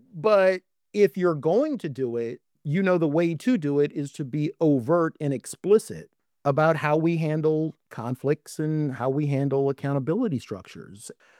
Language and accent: English; Washington, District of Columbia, United States; my hometown newspaper gets raided by the FBI? They're executing search warrants at the Washington Post.